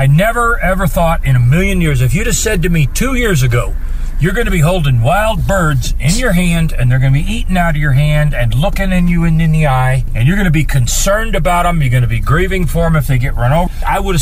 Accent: Atlanta, Georgia, United States; I am from Atlanta for many, many, many years.

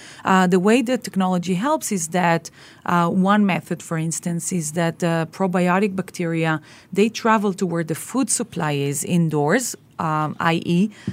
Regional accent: Miami, Florida, United States; I come from Miami, so we have basically the same weather.

